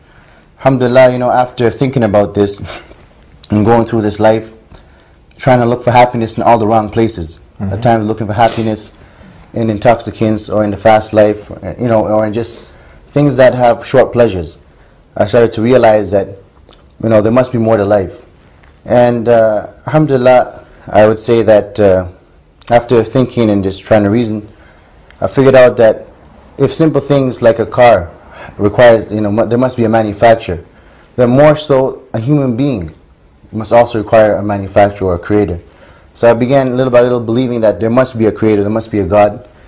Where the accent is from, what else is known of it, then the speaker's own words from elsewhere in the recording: Toronto, Ontario, Canada; My parents originally were Muslims, alhamdulillah, but a person being born and raised in Toronto, in Canada, I wasn't raised believing in a particular way or a particular religion.